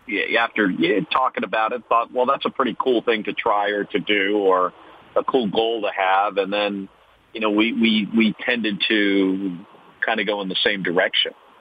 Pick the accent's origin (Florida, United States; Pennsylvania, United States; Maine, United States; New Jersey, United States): New Jersey, United States; Yeah, so Scott and I, we grew up in New Jersey in the 1960s and 70s.